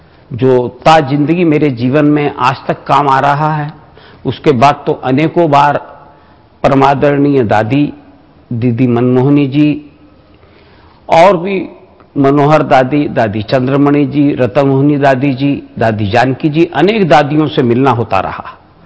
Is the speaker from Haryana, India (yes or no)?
no; Indore, Madhya Pradesh, India; मैं इंदौर मध्य प्रदेश का रहने वाला हूं।